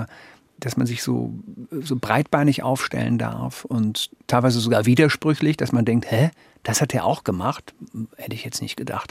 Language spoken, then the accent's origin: German; West Germany, Germany; Also einmal ist er Ostdeutscher, ich bin Westdeutscher, da fängt es schon mal an.